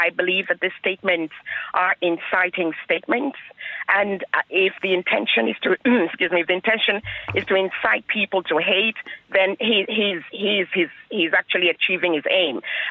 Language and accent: English; Nigeria; now in Ireland; I am a Nigerian. I've lived in this country for 20 years.